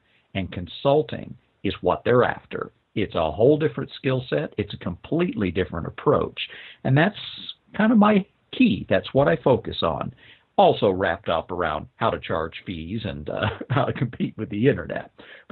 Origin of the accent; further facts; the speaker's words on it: Oklahoma, United States; now in Canada; But believe it or not, even though you can't hear it too much in the accent anymore, I grew up in Oklahoma. Big surprise, eh? See, I said, hey, I guess I have kind of become a Canadian.